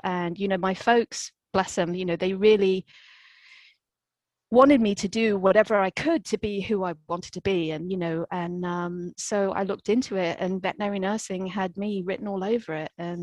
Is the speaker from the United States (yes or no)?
no; England, United Kingdom; So yeah, my career's taken me obviously from England. I'm an English trained veterinary nurse.